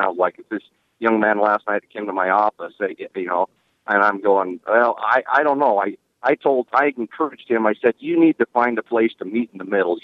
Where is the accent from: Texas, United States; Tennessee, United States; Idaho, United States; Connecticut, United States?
Idaho, United States; Rexburg; I'll be honest with you. I'm from Rexburg, and it seems like that's my circle of influence.